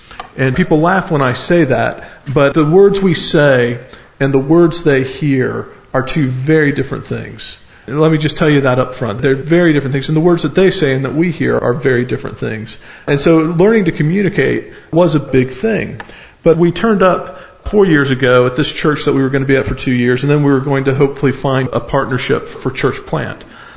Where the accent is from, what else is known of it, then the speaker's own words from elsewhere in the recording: the South, United States; accent: southern; now in United Kingdom; So I'm getting my southern accent back, which is exciting for me.